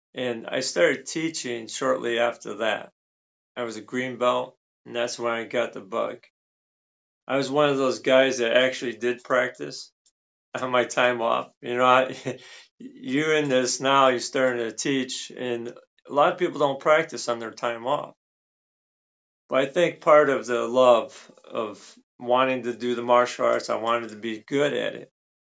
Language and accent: English; Cleveland, Ohio, United States; Much like you, I grew up on Kung Fu Theater. Here in Cleveland, there was a Channel 61, and they used to have that every Saturday morning.